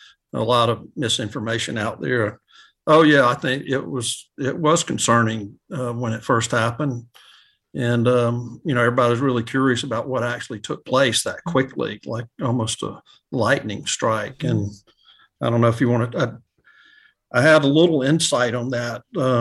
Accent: Greensboro, Georgia, United States; We grew up in Greensboro, Georgia, small, very small town, small community 46 years ago.

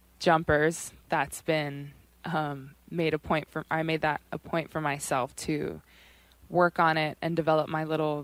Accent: Hawaii, United States; I was, actually, because we come from all over Australia, England, Idaho. I'm from Hawaii.

